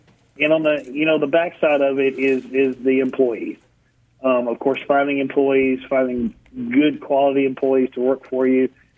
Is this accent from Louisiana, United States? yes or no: no; Op, Alabama, United States; The town, this of course is my hometown, Op, Alabama.